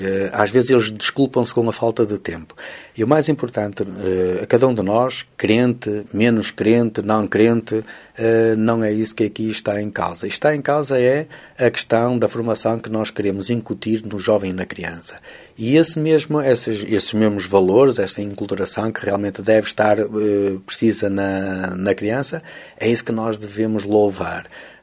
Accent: Vila Nova de Famalicão, Braga, Portugal; now in Arcozelo, Portugal; Eu sou natural de Lousado, Vila Nova de Famalicão.

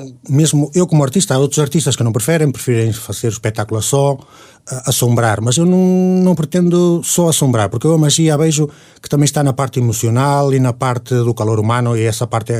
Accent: Carapeços, Norte, Portugal; now in Spain; Sim, sou natural de Carapeços, nasci no Hospital de Barcelos.

